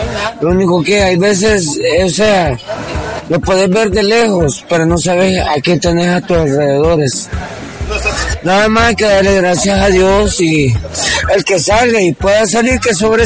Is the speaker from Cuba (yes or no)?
no; El Salvador; para todos los hermanos que somos salvadoreños